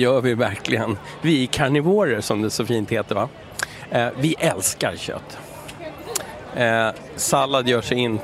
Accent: Stockholm, Stockholm County, Sweden; Alltså, jag är från Stockholm, men jag åker med mina polare från Bastuträsk.

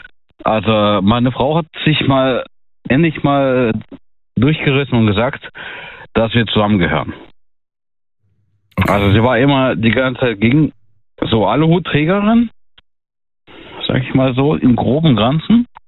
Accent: Russia; Also ich komme aus Russland

